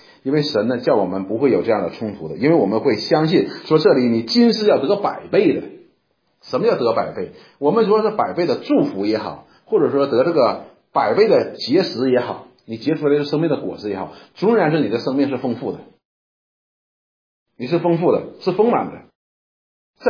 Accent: China; 因为我们中国人讲的是什么？

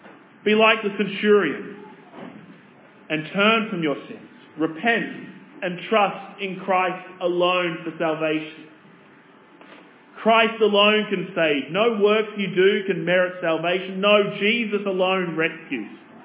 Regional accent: Australia; I'm an Aussie.

